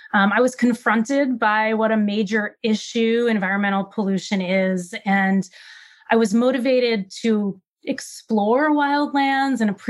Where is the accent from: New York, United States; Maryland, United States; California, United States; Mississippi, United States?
New York, United States; I grew up on Eastern Long Island in New York, and I spent time in the forests in the Northeast and the tidal marshes by the Long Island Sound.